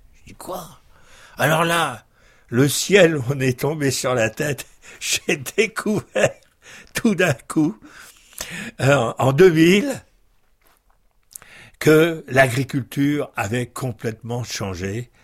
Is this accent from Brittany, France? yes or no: yes; Brittany, France; moved away; Je suis parti de Bretagne en 63. Il y avait des basses-cours dans les fermes.